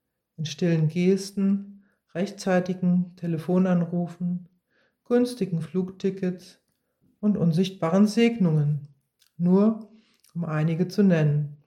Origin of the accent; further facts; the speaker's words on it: Tiruvannamalai, Tamil Nadu, India; German is a second language; Etwa zur gleichen Zeit hatte ich einen kurzen Besuch in meiner Heimatstadt Tiruvannamalai geplant